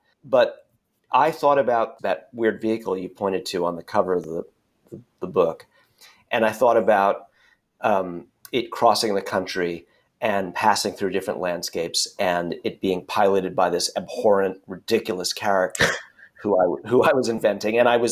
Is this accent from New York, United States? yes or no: yes; Brooklyn, New York, United States; moved away as an adult; I grew up in Brooklyn, and at a glance, I sound and look and act like someone who's probably still there or still there in their mind.